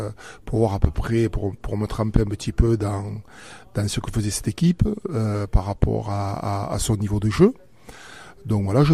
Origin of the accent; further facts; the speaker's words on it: Ginestas, Occitanie, France; je suis Narbonnais parce que je suis d'un village à côté. Je suis de Ginestas, pour tout vous dire.